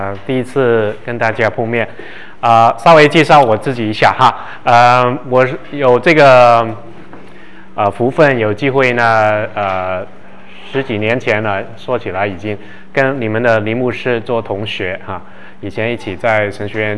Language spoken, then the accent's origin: Chinese; Hong Kong; now in Canada; 我是 Made in Hong Kong， 我在香港出生长大，1978年我从香港移民到加拿大，